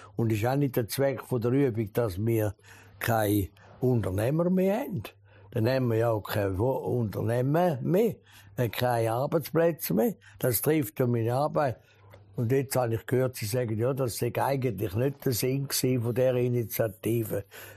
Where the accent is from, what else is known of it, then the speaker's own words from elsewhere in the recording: Switzerland; Aber wir sind Schweizer, die Generation, Mutter und Vater.